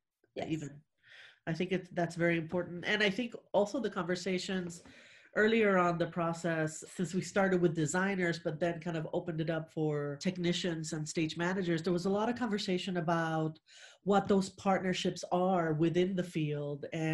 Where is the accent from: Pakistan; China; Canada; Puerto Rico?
Puerto Rico; As I was growing up in Puerto Rico